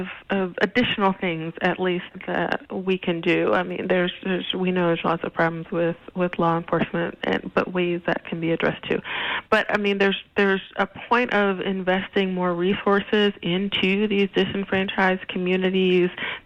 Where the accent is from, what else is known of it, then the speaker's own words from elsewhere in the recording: Philadelphia, Pennsylvania, United States; also born or lived in Michigan; Well, I was born in Michigan, but family moved to Philadelphia after, plants closing and difficulty with the jobs or whatever. So I mostly grew up in Philadelphia